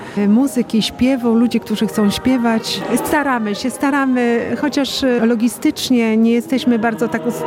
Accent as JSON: {"language": "Polish", "region": "Lemko Region", "country": "Poland", "said": "Jesteśmy z Łemkowszczyzny."}